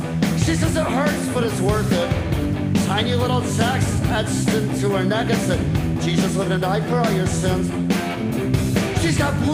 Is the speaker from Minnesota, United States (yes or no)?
yes; Minneapolis, Minnesota, United States; So, this song's about my hometown, Minneapolis, Minnesota. And growing up in Minneapolis, some guy's older brother always moved down to Chicago.